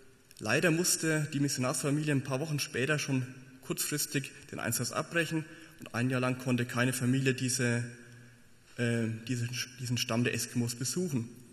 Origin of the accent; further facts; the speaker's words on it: Würzburg, Bavaria, Germany; bei uns in der Gemeinde in Würzburg, wo ich herkomme ursprünglich